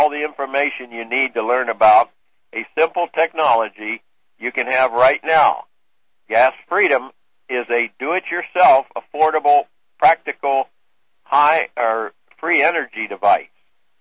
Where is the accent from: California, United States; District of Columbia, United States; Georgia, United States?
District of Columbia, United States; Washington; I grew up in Washington, D.C., and I grew up with my friends there at Arlington Cemetery.